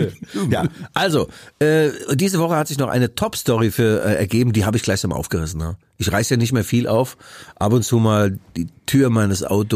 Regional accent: Mainz, Rhineland-Palatinate, Germany; bei uns in Mainz

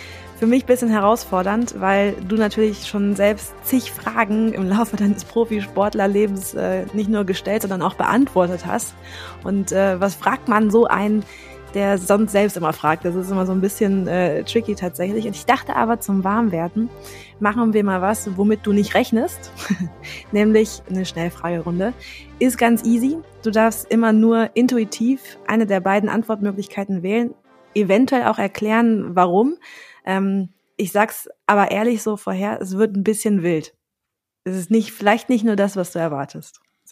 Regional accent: Cologne, North Rhine-Westphalia, Germany; für mich als Kölsche Mädchen.

